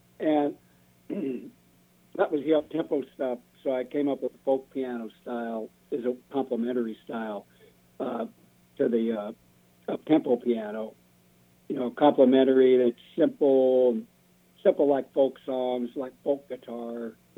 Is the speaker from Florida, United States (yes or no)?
no; Montana, United States; Well, I grew up mainly in Montana, and the seasons were so distinct from each other. And eastern Montana is basically a rural area